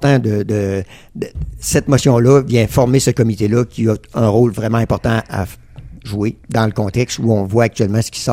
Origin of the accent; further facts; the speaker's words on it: Quebec, Canada; Comment l'hiver va se passer ici chez nous en Beauce